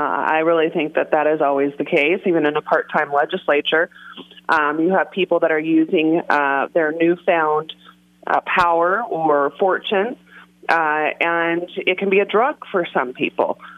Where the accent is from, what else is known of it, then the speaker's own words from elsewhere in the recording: Chicago, Illinois, United States; I come from Chicago, okay?